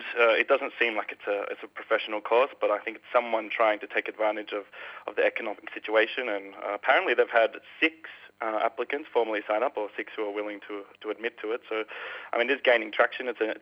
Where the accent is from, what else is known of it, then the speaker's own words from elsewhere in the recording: Australia; now in Spain; I'm from Australia.